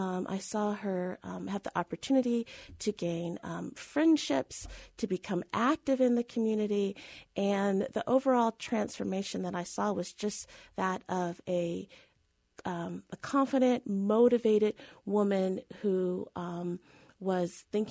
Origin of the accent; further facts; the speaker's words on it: San Jose, California, United States; We grew up in California, San Jose, California, in a suburb predominantly white.